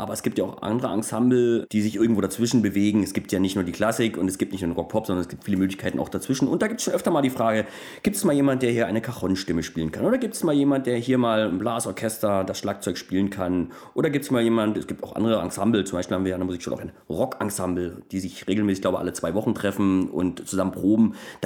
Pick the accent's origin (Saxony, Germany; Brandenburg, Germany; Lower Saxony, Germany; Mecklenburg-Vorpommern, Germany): Brandenburg, Germany; Cottbus; da wo ich herkomme, aus Cottbus komme ich ursprünglich